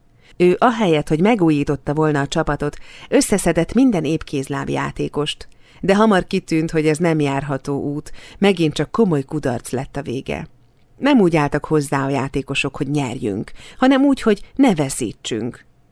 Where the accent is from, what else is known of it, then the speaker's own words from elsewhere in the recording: Székesfehérvár, Fejér, Hungary; mert én ezt így tanultam meg otthon, Fehérváron.